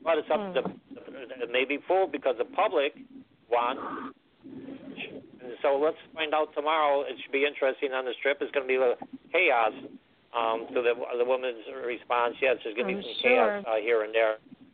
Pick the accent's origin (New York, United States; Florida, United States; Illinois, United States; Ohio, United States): Illinois, United States; Chicago; now in Dallas, United States; Chicago is my hometown. I live in Dallas now.